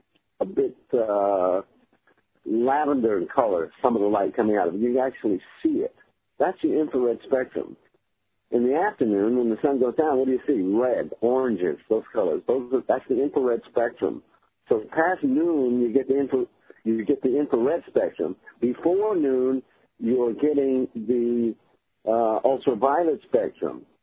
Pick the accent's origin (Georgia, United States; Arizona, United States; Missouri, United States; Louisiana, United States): Louisiana, United States; New Orleans; I'm from New Orleans, and so, you know, a lot of my kinfolks are still repairing after Katrina